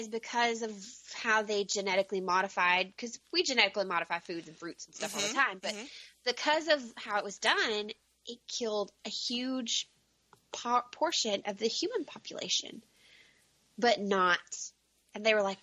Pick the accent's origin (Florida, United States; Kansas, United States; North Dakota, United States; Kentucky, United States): Kentucky, United States; So for me, growing up in Kentucky, there are a lot of things that they would talk about that I was very familiar with.